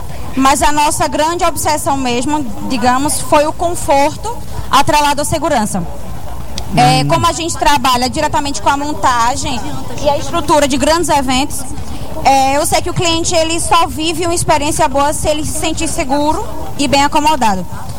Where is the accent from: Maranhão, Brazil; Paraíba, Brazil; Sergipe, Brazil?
Paraíba, Brazil; Campina Grande; born there; Eu sou campinense, eu sou de Campina Grande.